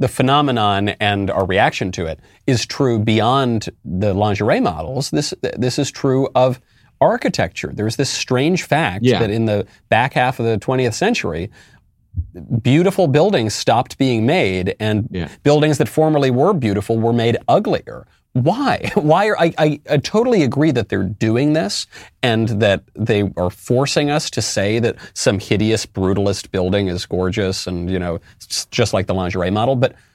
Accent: New York, United States; for all of my life, especially growing up in New York, I look up at billboards and images

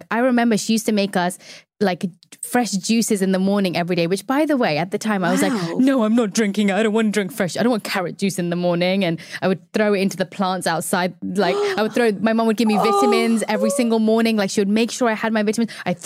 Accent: India; And then again, my mom, I didn't get into being a doctor as every Indian wants to be a doctor.

